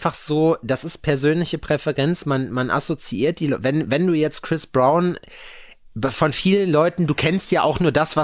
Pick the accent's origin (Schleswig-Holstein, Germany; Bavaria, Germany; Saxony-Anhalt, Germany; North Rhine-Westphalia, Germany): North Rhine-Westphalia, Germany; Lüdenscheid; Und in Lüdenscheid da hinten, die Ecke, wo ich herkomme so.